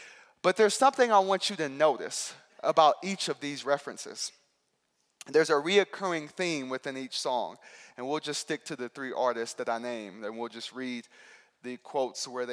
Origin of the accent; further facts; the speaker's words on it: Houston, Texas, United States; now in Los Angeles, United States; I pastor a church out in Los Angeles, California, but I'm actually originally from Houston, Texas.